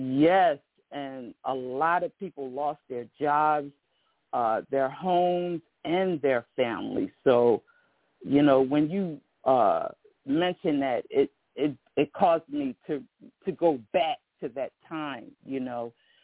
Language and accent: English; Philadelphia, Pennsylvania, United States; I'm from Philadelphia, Pennsylvania. I grew up in South Philly, but I moved to the greater Northeast.